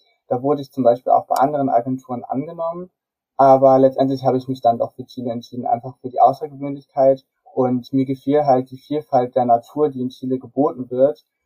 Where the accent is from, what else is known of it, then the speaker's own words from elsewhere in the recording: Germany; Ich bin 18 Jahre alt. Ich komme ja hier auch aus Deutschland. Ich lebe in einem kleinen Dorf hier in Horneburg. Das ist in der Nähe von Buxtehude oder eher gesagt Hamburg